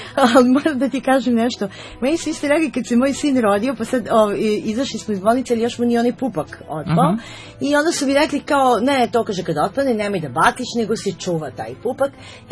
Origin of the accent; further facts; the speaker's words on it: Serbia; ja bih nekako rekla, bar kod nas u Srbiji, da se nekako ponajviše sačuvao folklor, a ponajmanje neki stari zanati.